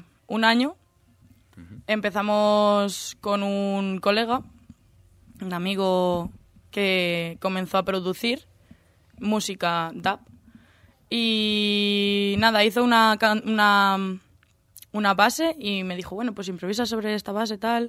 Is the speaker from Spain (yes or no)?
yes; Munera, Castilla-La Mancha, Spain; Soy de Munera, un pueblo de Albacete.